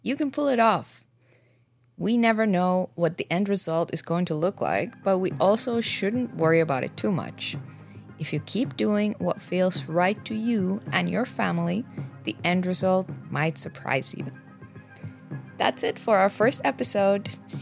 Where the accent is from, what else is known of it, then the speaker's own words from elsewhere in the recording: Finland; moved away as an adult; also born or lived in Sweden / Scotland; now in Montreal, Canada; I am originally from Finland. And when I was 18, I moved to Sweden to work there for a little bit.